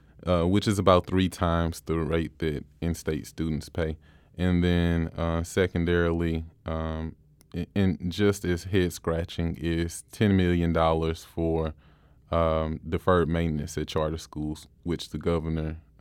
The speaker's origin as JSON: {"language": "English", "town": "Hillsdale", "country": "United States", "tie": "born or raised there", "said": "That's the first home that I was brought home to, so I'll forever claim Hillsdale as my hometown."}